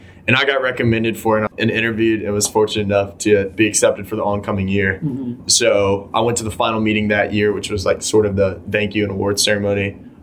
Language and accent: English; Gloucester, Virginia, United States; I'm from Gloucester, Virginia. It's about 3.5 hours east.